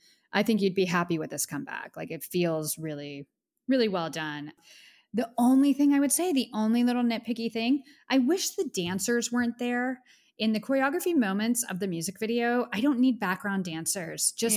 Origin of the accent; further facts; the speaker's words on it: Pittsburgh, Pennsylvania, United States; Pittsburgh, PA, my hometown, huge shout out.